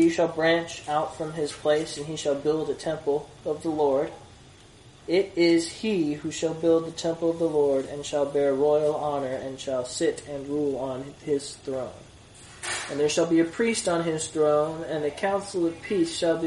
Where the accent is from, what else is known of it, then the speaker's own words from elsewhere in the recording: Ireland; accent: Irish; My Irish accent often sort of fades back into English.